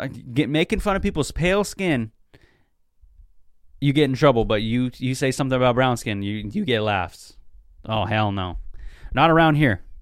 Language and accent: English; Seattle, Washington, United States; You know, I'm from Seattle. You know, it's a great place.